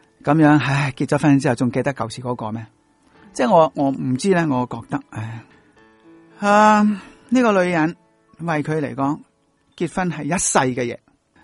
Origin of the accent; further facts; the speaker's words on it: China; 我们中国人很多时候讲孝感动天